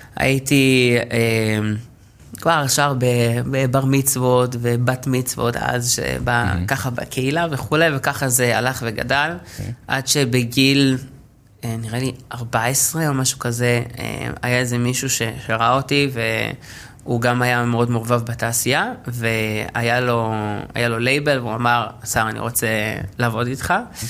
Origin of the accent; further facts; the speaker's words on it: Munich, Bavaria, Germany; אני גדלתי, נולדתי וגדלתי בגרמניה.